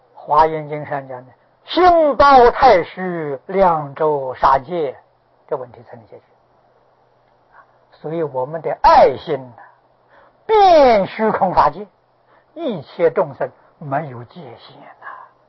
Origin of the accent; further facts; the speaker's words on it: China; born there; 我是中国人呐，我出生在中国，我家的一些亲人眷属都在中国